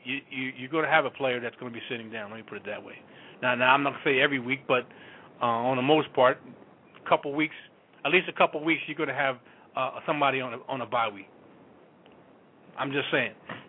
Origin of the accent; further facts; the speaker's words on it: New Jersey, United States; I am from Jersey, along with Jeff